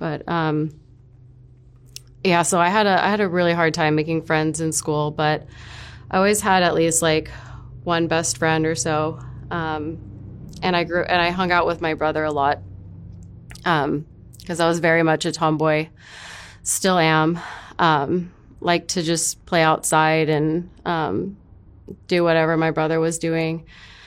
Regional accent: Bakersfield, California, United States; Originally, I'm from Bakersfield, California. Not too far from here.

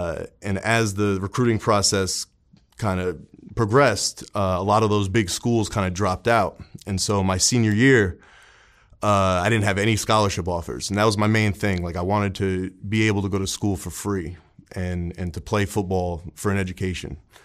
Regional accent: Kingston, New York, United States; Originally, I'm from Kingston, New York. Basically 45 minutes south of Albany, 90 miles north of New York City.

